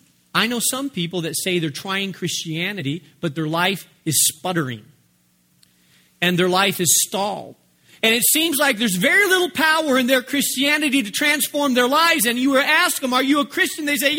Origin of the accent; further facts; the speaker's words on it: Spain; I grew up studying in Spain.